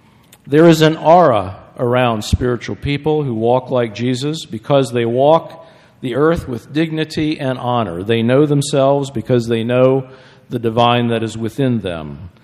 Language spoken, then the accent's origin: English; United States; Now, I'm an American and proud of it.